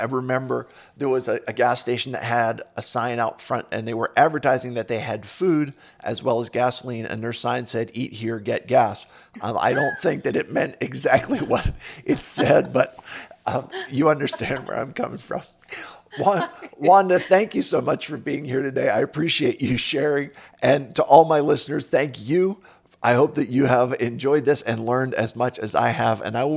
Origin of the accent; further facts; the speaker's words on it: Philadelphia, Pennsylvania, United States; now in Pittsburgh, United States; I grew up out in Philadelphia. I moved to Pittsburgh.